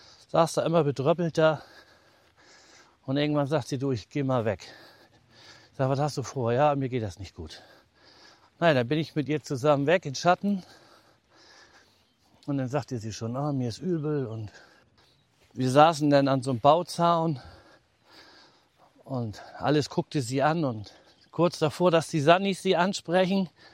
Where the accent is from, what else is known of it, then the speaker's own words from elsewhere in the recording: Northern Germany, Germany; wir sind typische Norddeutsche.